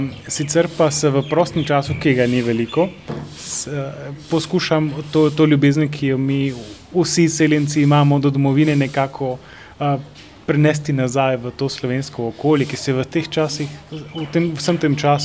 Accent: Argentina; now in Slovenia; eden večjih šokov, ko sem prišel iz Argentine, kjer smo živeli neko Slovenijo

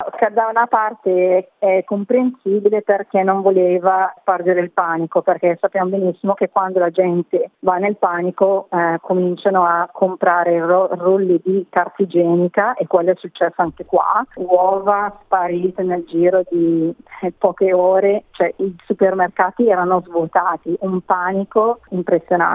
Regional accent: Bergamo, Lombardy, Italy; now in Moscow, Russia; Io provengo da Bergamo, quindi io seguivo molto la situazione bergamasca

